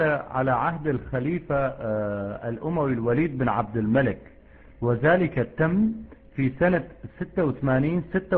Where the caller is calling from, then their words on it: Germany; أنا أتكلم من أوروبا فضيلة الشيخ، من ألمانيا.